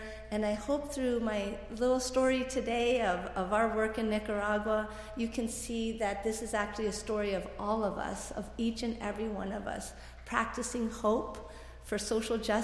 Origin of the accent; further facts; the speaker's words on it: Potomac, Maryland, United States; growing up, I grew up in Potomac, Maryland, which is right outside of DC